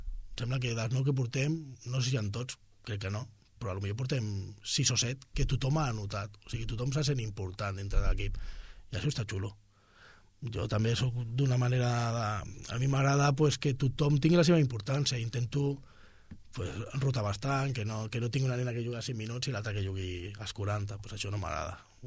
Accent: Gavà, Catalonia, Spain; Jo ja et dic, com soc de Gavà, també arribo una miqueta abans

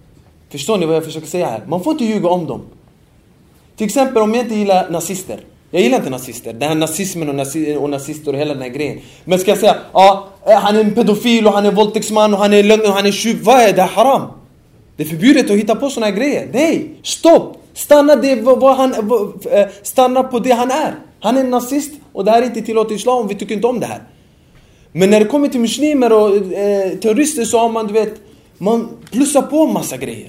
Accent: Sweden; vi är 30 pers från Sverige i Medina och 6 stycken typ som har utbildat sig i Sverige.

